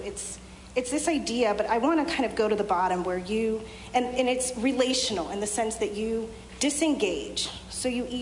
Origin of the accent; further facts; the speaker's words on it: the South, United States; that I'm a first-generation American. You don't know that I speak two languages. You've learned that I grew up in the South.